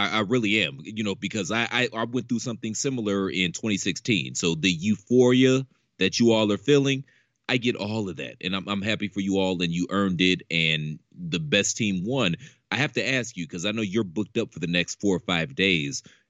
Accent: Midwest, United States; I'm from the Midwest like you are. I'm a Midwest baby, and the Midwest is weird.

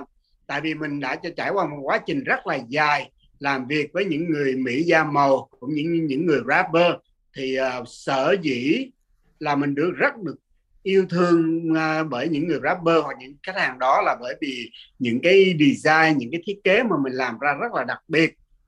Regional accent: Buon Ma Thuot, Dak Lak, Vietnam; Mình ở sinh ra và lớn lên ở Buôn Ma Thuột.

